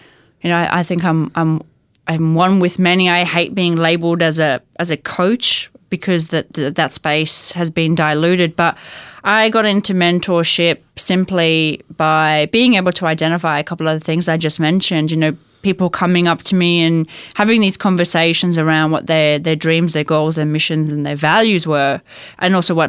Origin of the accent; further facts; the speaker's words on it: Zimbabwe; growing up in Zimbabwe